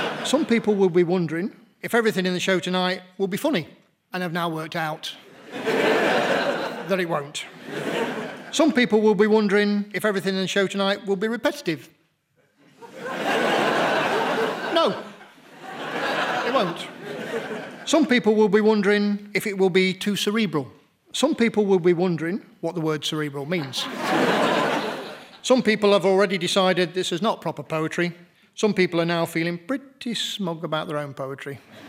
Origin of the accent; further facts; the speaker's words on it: Nottingham, East Midlands, United Kingdom; As I'm from Nottingham, my poetry has been described as being like Stilton, in that it stinks and it's hard to swallow.